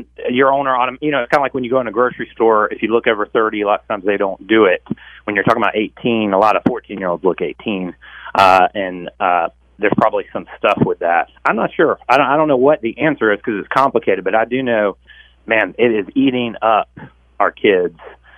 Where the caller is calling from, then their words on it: South Carolina, United States; South Carolina. Yep, South